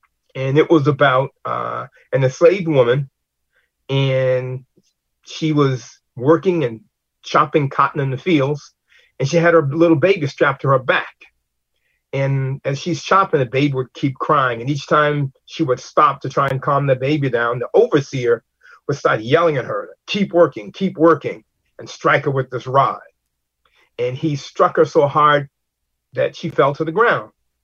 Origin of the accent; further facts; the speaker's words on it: Mississippi, United States; I grew up in Mississippi, and my grandparents were somewhat elderly when I was born.